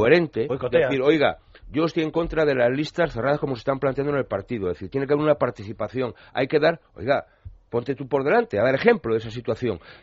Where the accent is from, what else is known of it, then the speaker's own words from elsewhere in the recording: Community of Madrid, Spain; y yo me quejo como madrileño